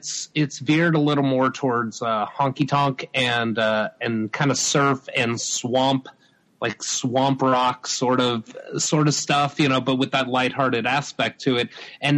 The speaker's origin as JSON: {"language": "English", "region": "Tennessee", "country": "United States", "said": "I guess the fact that I was a musician from Tennessee made me perfect to play the role of a musician from Tennessee"}